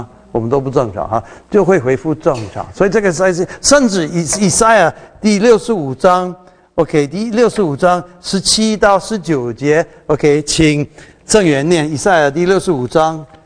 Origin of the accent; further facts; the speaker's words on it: China; 因为我们中国人，我们讲来世的时候，我也是差不多了啊。